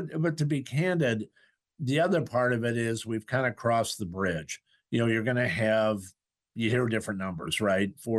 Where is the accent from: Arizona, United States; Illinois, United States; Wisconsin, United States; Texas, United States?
Wisconsin, United States; Madison; I'm a homer. I'm actually from Madison. Grew up right next to UW-Madison. My parents both worked at UW-Madison.